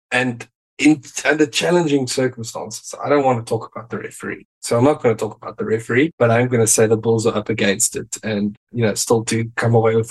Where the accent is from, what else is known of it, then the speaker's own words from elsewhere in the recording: South Africa; No, I'm still South African. I'm not like you who flies over to another country and changes his allegiances.